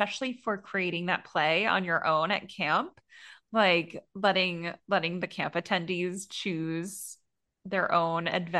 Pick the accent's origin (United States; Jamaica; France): United States; Connecticut; they weren't near where I grew up in Connecticut